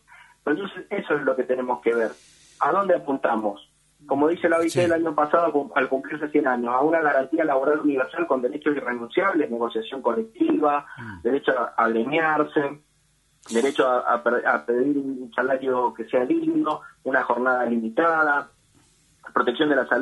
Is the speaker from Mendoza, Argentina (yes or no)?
yes; Mendoza, Argentina; moved away as an adult; now in Rosario, Argentina; hace 15 años que vine de Mendoza, porque mi compañera es de acá de Rosario, pero no tengo familia en Rosario.